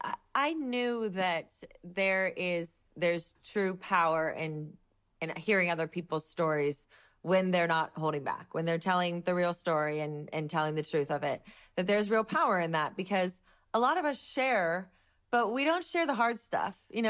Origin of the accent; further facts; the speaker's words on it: Ohio, United States; Yeah, I grew up in Ohio. I was the baby of five kids